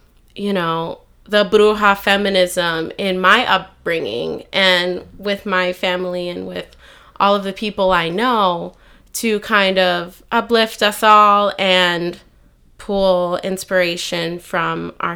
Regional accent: Texas, United States; I'm from Texas. I'm Mexican American. And so the term for that is Tejana. It's a very nuanced Mexicana identity.

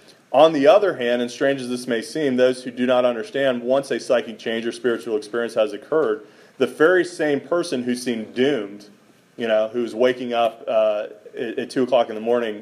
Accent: Atlanta, Georgia, United States; I grew up in Atlanta. I was raised, by parents that taught me if you work hard, nothing can stand in your way.

